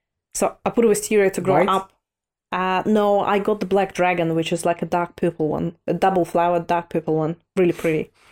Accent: Primorsky Krai, Russia; English is a second language; This is where I'm from. I'm from the Far East region of Russia.

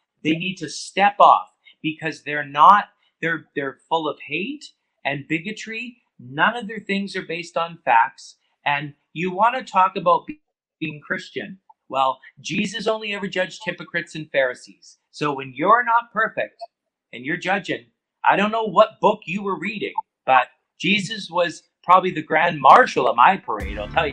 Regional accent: British Columbia, Canada; we grew up a lot on the Squamish Nation because my uncle was married to a First Nations woman.

